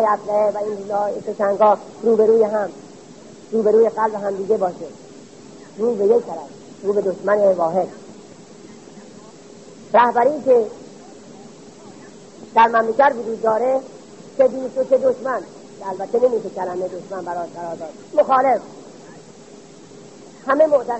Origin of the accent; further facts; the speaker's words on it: Iran; به عنوان یک ایرانی، بلکه به عنوان یک هموطن